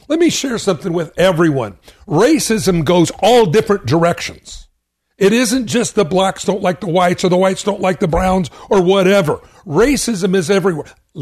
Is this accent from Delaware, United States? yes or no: no; California, United States; Just to let you all know, I grew up in Southern California.